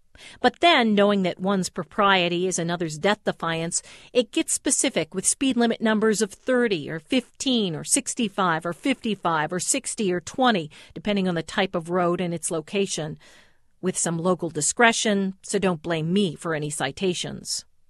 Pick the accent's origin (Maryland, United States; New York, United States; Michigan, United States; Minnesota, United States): Michigan, United States; Detroit; I grew up in Detroit, where we make cars.